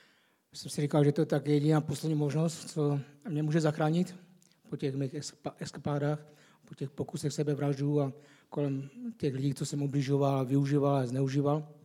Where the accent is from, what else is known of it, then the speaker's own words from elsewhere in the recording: Ostrava, Moravian-Silesian Region, Czechia; je mi 44 roku, pocházím z Ostravy, žil jsem několik let na ulici